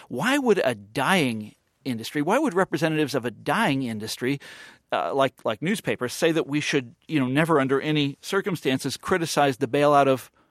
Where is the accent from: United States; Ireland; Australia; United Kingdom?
United States; Midwest; I'm from the Midwest, of course, originally